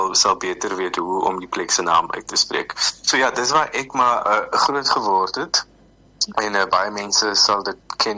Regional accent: Velddrif, Western Cape, South Africa; ek het natuurlik op die Weskus groot geword.

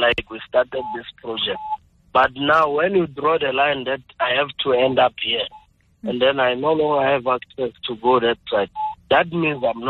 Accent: Mpumalanga, South Africa; I'm from …. I'm coming from Mpumalanga.

